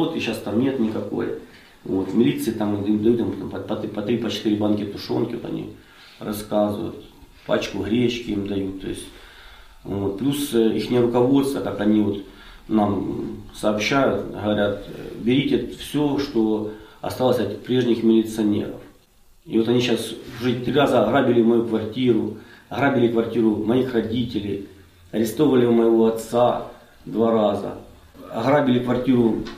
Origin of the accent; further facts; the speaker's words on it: Luhansk, Luhansk Oblast, Ukraine; moved away as an adult; Мы из Луганска выезжали.